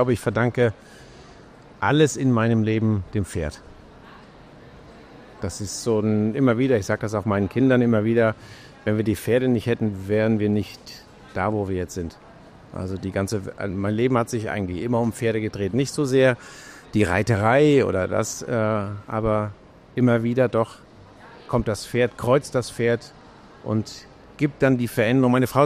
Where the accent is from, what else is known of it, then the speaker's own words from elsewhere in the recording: Rockenberg, Hesse, Germany; Ich komme aus der Wetterau. In einem kleinen Dorf, Rockenberg, bin ich groß geworden.